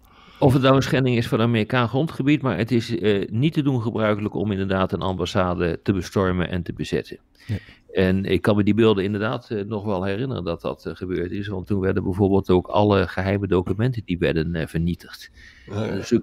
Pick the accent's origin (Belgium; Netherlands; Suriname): Netherlands; Dordrecht, South Holland; born there; Nou, daar ben ik geboren in Dordrecht.